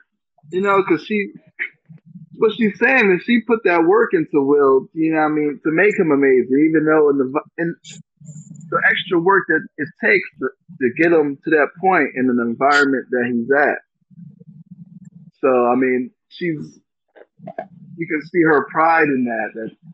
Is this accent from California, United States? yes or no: no; Philadelphia, Pennsylvania, United States; Because growing up in West Philly, you tend to think on the defensive, and you get used to that.